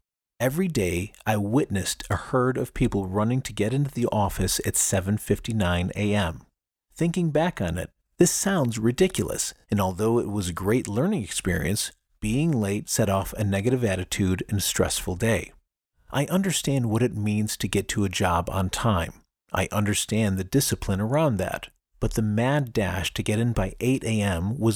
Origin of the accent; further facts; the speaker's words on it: New York, United States; one of my first jobs was for the local utility company not far from where I grew up in New York.